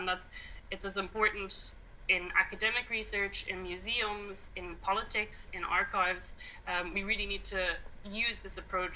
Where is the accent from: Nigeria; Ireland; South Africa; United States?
Ireland; So I'm from Ireland, and we grew up learning our history from the viewpoint of the victim.